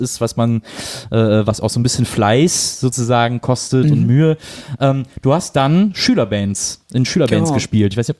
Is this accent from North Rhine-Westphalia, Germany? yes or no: yes; Wesseling, North Rhine-Westphalia, Germany; ich komme aus Wessling, das ist zwischen Köln und Bonn, so ein kleines Örtchen